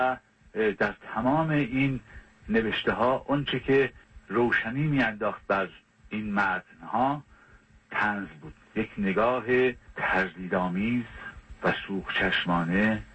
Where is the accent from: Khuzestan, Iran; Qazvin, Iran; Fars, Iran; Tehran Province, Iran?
Qazvin, Iran; born there; من در 1318 در قزوین متولد شدم